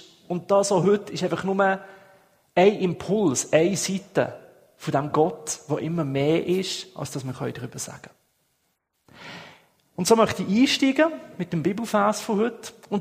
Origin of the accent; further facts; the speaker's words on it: Ostermundigen, Bern, Switzerland; also born or lived in Schaffhausen; now in Winterthur, Switzerland; Ich bin ursprünglich Berner in Ostermundigen aufgewachsen. Es hat mich auf Schaffhausen verschlagen, wo ich hier ein ICF aufbauen und leiten durfte. Und jetzt in Winterthur.